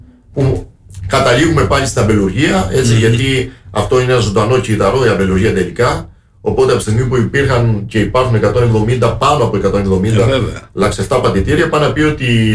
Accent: Agios Thomas, Greece; εγώ που μένω και είμαι από τον Άγιο Θωμά, ξέρω να πάω.

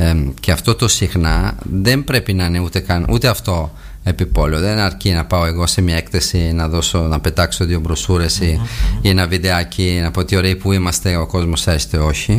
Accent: Italy; Greek is a second language; βάζω και τον εαυτό μου μέσα ως Ιταλός

